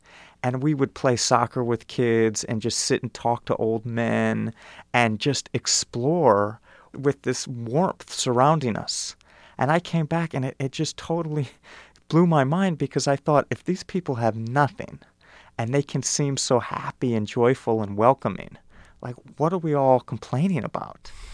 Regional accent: Evanston, Illinois, United States; I grew up in Evanston, Illinois

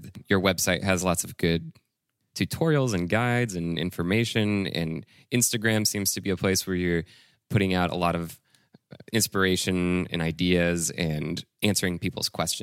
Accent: France; now in Los Angeles, United States; But where I grew up in France, actually, I was right next to a forest.

